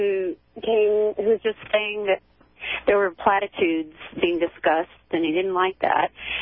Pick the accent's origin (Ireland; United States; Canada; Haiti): Canada; Vancouver, British Columbia